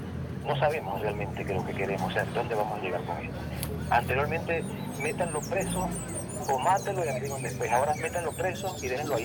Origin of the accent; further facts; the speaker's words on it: Maracaibo, Zulia, Venezuela; nosotros somos de Maracaibo, nosotros queremos, merecemos estar aquí